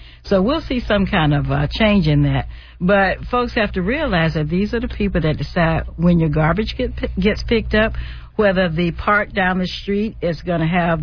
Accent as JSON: {"language": "English", "region": "Alabama", "country": "United States", "tie": "born or raised there", "said": "I grew up in Alabama, and I saw a lot of things as a kid growing up in Alabama."}